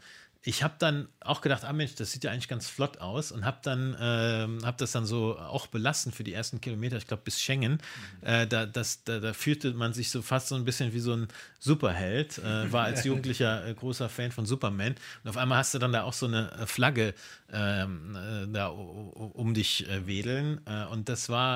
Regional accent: Trier, Rhineland-Palatinate, Germany; da starte ich jetzt nicht in meiner Heimat Trier, sondern in Luxemburg

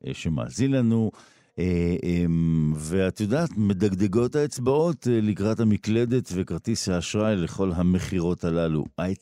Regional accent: Haifa, Haifa District, Israel; אני גדלתי באזור בחיפה, ושם לקחו אותנו למערות האדם הקדמון שם בהר הכרמל.

